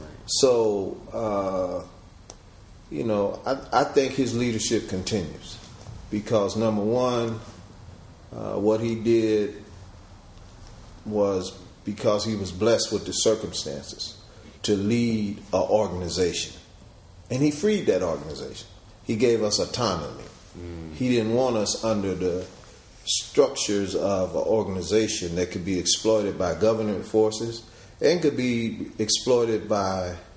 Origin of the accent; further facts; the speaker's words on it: Danville, Illinois, United States; Okay, yeah, I'm from Danville originally, Illinois. So I've got family still in Chicago, out on the south side